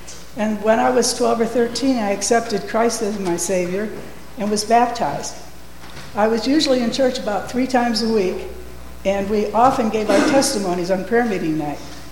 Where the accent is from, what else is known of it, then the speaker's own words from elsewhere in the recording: New York, United States; born there; I was born in New York State, about 20 miles east of Buffalo, New York.